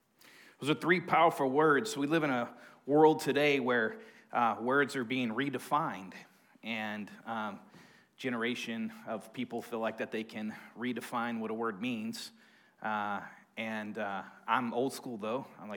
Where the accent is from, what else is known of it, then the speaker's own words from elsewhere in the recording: Texas, United States; We always let everybody know we're from the Republic. The Republic of Texas